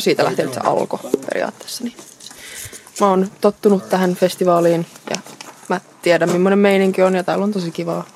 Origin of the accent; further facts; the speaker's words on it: Karjaa, Uusimaa, Finland; Mä oon Karjaalta.